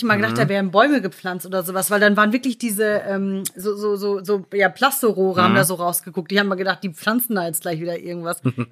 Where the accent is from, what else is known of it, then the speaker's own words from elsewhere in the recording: West Germany, Germany; Ja, also da, ich komme ja aus dem Westen.